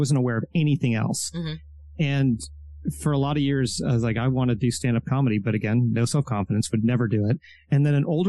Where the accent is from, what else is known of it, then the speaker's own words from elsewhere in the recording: Milwaukee, Wisconsin, United States; He's doing it in Milwaukee of all places, which I'm from Milwaukee.